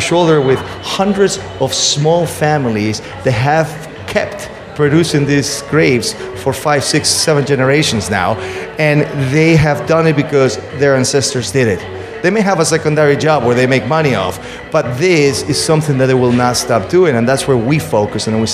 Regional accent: Lima, Peru; English is a second language; I'm originally from Lima.

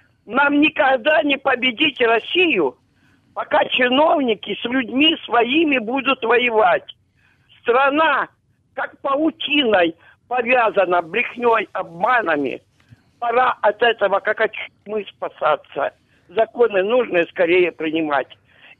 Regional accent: Donetsk, Donetsk Oblast, Ukraine; Я не из Крыма, но я из территории подконтрольной беженка из Донецка.

